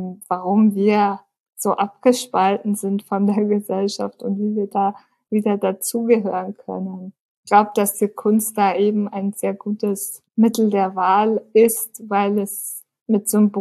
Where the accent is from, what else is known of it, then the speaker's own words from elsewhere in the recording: Munich, Bavaria, Germany; born there; Ich bin in München geboren, lebe seit 2 Jahren in meiner eigenen Wohnung mit Assistenz